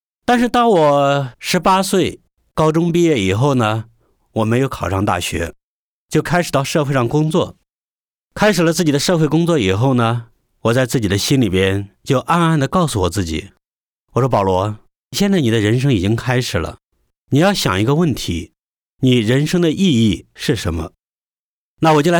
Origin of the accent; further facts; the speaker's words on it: China; 我也是出生在中国，用我们大家都很熟悉的一句话来说，就是生在新中国，长在红旗下。